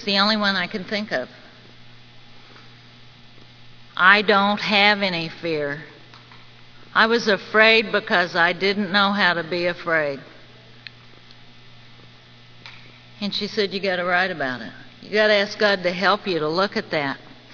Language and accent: English; Texas, United States; when I was a little kid, I grew up in the Texas Panhandle, and when it's dark there, it's dark, dark.